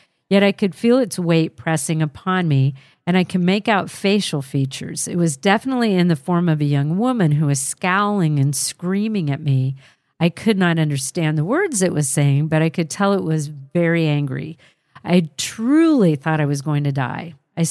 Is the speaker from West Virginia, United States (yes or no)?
yes; Huntington, West Virginia, United States; I'm from Huntington, West Virginia.